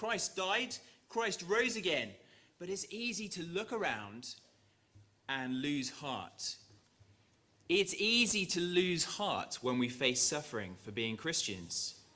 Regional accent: England, United Kingdom; Now, I'm 37 years old and I'm English

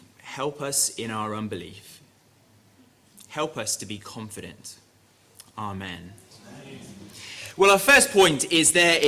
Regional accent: England, United Kingdom; Now, I'm 37 years old and I'm English

